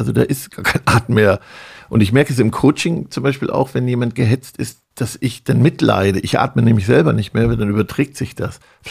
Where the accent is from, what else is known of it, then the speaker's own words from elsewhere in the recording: North Rhine-Westphalia, Germany; wir kommen ja aus Ostwestfalen